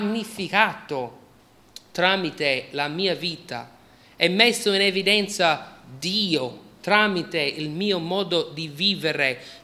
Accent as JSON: {"language": "Italian", "country": "United States", "said": "e loro dicono che sono diverso perché sono americano, non sono italiano. E la differenza fra me e loro è che loro sono italiani e io sono americano."}